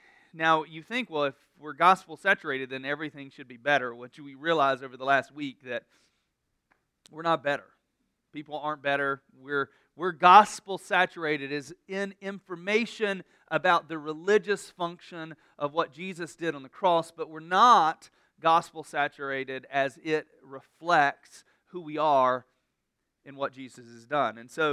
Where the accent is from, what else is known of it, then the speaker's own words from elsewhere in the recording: North Carolina, United States; Man, I mean, I'm from North Carolina, but I don't know what just happened right there.